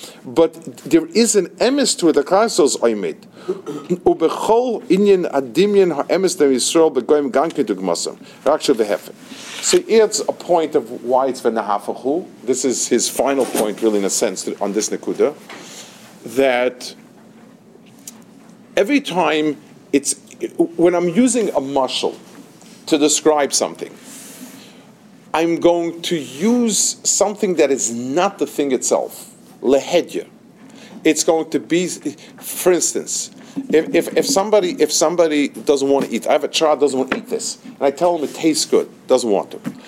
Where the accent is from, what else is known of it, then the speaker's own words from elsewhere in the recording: New York City, New York, United States; I grew up in Lower East Side, the other side of the river, and it was pretty much a very down. It was down the hills neighborhood.